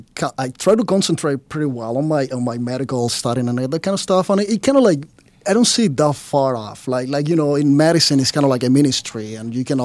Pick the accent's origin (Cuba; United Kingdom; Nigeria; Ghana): Cuba; English is a second language; moved away as an adult; now in United States; Well, so I was born in Cuba, came over to the States when I was 25.